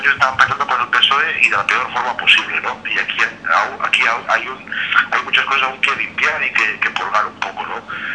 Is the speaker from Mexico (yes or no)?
no; Barcelona, Catalonia, Spain; en el área metropolitana de Barcelona, que es de donde soy yo también